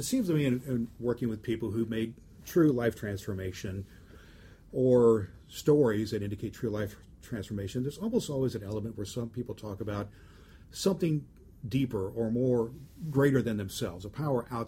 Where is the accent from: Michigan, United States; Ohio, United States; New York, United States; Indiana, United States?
Indiana, United States; Terre Haute; other stories I hear from her from my hometown of Terre Haute is that you know, she really pours herself into children.